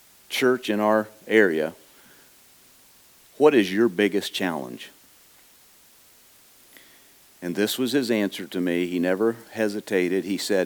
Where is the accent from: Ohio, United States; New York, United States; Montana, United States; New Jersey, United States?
Ohio, United States; I'm from Northwest Ohio, little congregation there called Olive Branch.